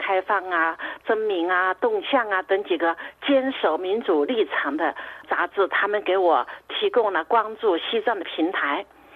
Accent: China; 都是民族主义，但是我们中国人

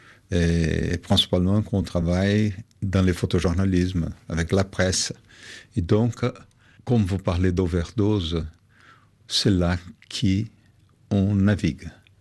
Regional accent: Brazil; French is a second language; now in France; Je suis brésilien, je suis venu en France, au début un peu comme réfugié, et aujourd'hui, jusqu'à maintenant, je suis un immigrant.

